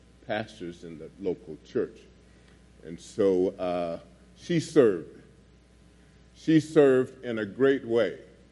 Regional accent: Winston-Salem, North Carolina, United States; I grew up in Winston-Salem, was where Krispy Kremes come from.

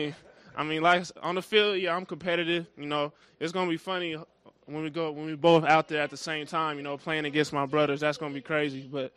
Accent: Tacoma, Washington, United States; Well, I grew up in Tacoma, Washington, on the north end of the city.

